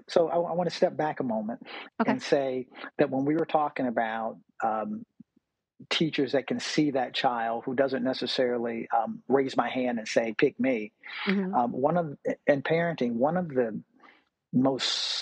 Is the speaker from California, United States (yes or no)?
no; Virginia Beach, Virginia, United States; My wife's from New York. I'm from Virginia, Virginia Beach, Virginia.